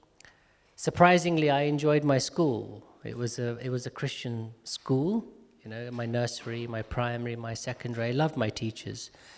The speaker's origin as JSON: {"language": "English", "region": "Gujarat", "country": "India", "said": "I was a Hindu priest for 20 years of my life. So I'm from Gujarat in India, and my great-grandfather left India to work in the British Empire in East Africa"}